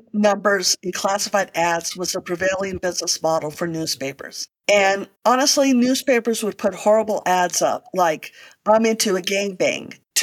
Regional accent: Santa Fe, New Mexico, United States; I grew up in Santa Fe, New Mexico. My dad was in sales

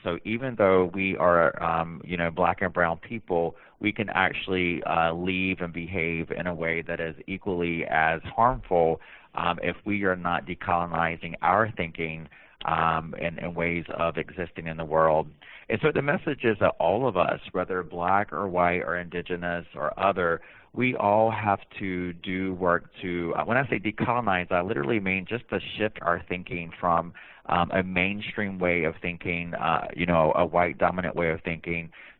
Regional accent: the South, United States; I'm Native American. I'm from the South, from a very poor family.

